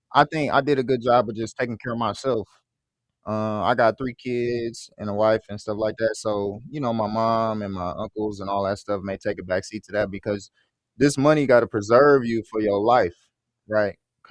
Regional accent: Midwest, United States; No matter where you come from, growing up in the Midwest, playing guys who come from the South, Texas, Florida

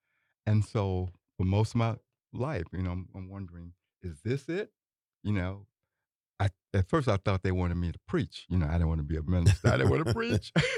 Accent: Louisiana, United States; And so I still consider myself a country boy, you know, growing up in Northeast Louisiana, East Carroll Parish.

